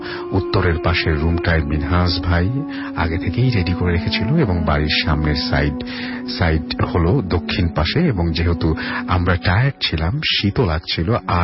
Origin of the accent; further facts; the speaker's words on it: Natore, Rajshahi Division, Bangladesh; now in Dhaka, Bangladesh; তখন আমি আমার গ্রামের বাড়িতে অর্থাৎ নাটোরে গ্রামে